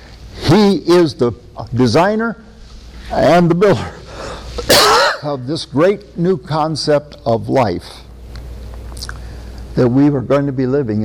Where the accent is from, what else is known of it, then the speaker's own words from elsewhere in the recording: Iowa, United States; I lived for a while in a town of 10,000 back in the 1970s in the state of Iowa, my home state.